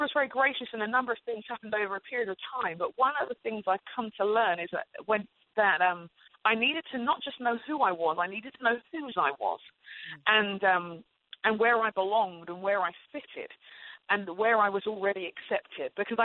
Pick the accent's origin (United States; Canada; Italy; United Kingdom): United Kingdom; England; where I grew up in England